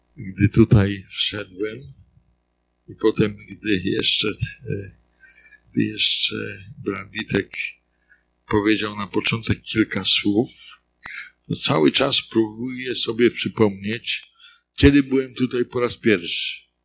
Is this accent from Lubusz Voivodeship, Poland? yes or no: no; West Pomeranian Voivodeship, Poland; to ja akurat jestem z Pomorza, tego najlepszego, bo zachodniego. Tam się urodziłem, tam się wychowałem